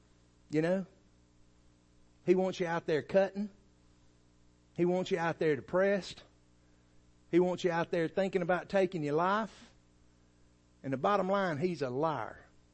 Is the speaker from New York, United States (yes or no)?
no; Dalton, Georgia, United States; I was from Dalton, Georgia. Dalton, Georgia at one time had more millionaires per capita than anywhere in the world.